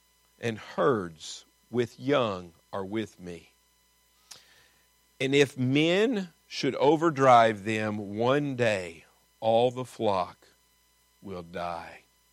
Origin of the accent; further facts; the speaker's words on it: Kentucky, United States; I grew up in Kentucky. I went off to school to learn the English language. Before that, I knew hick.